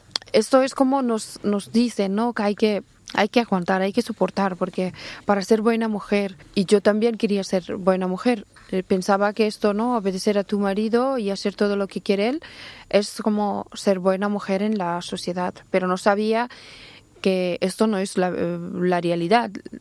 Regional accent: Afghanistan; Spanish is a second language; moved away as an adult; now in Spain; desde que yo salí de Afganistán estaba en shock

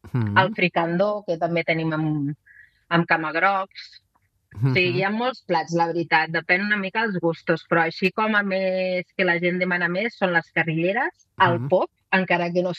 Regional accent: Sant Just Desvern, Catalonia, Spain; now in Organyà, Spain; nosaltres no som d'aquí, d'Organyà, portem 15 anys, però som de Sant Just.

